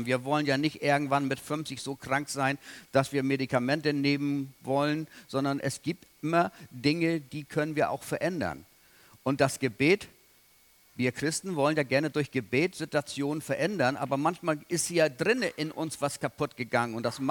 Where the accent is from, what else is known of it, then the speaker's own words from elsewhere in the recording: Rendsburg, Schleswig-Holstein, Germany; Ich komme aus Rendsburg